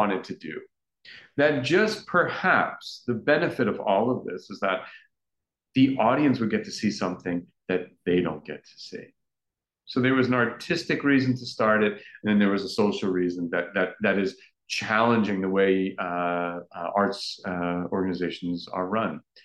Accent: New York, United States; I'm originally from New York, and a lot of my early childhood experiences were in the vocal ensemble world.

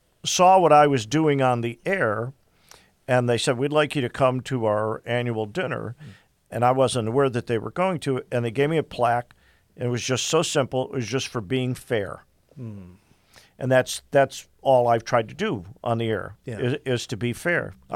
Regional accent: Detroit, Michigan, United States; now in Toledo, United States; I grew up in Detroit. We referred to them as the projects.

